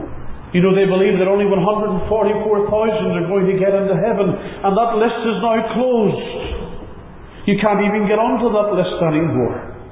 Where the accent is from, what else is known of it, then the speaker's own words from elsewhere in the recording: Northern Ireland, United Kingdom; My citizenship is still back in the United Kingdom. I'm still from Northern Ireland. It's still the place of my birth and where I identify with. But I am here as an alien resident from another place.